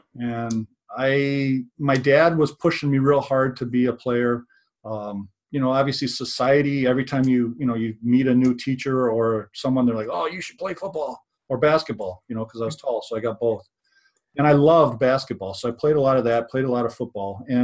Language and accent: English; North Carolina, United States; born there; I was born in North Carolina. My dad was playing football at Duke.